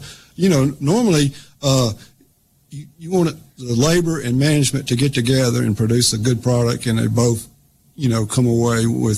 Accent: Tuscaloosa, Alabama, United States; Yeah, I grew up in Tuscaloosa, so you can imagine

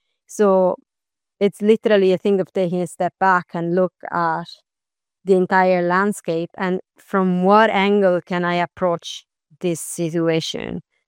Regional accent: Florence, Tuscany, Italy; English is a second language; Like, literally, I'm from Florence.

